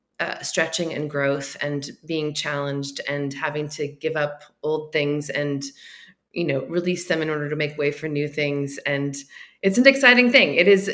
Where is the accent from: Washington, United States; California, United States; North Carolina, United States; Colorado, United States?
California, United States; But my history briefly is that I was raised in California in the United States and spent most of my life there.